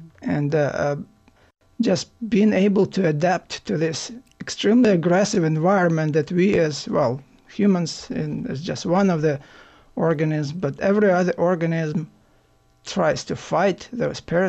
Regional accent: Ukraine; English is a second language; now in United States; as you can tell from my accent, I'm not born in the United States. I'm a Ukrainian by origin.

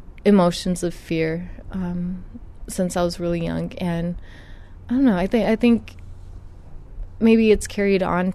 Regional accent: Ontario, California, United States; And I'm from Southern California, a smaller area called Ontario.

